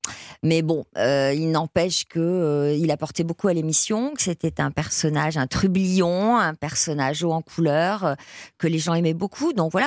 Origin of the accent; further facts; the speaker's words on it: Bordeaux, Nouvelle-Aquitaine, France; Moi, patrimoine, je suis bordelaise, hein. Ouais. Bordelaise, provinciale, patrimoine.